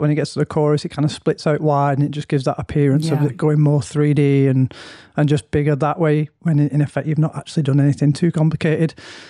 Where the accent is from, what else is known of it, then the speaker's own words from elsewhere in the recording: Manchester, North West England, United Kingdom; I'm a producer from Manchester.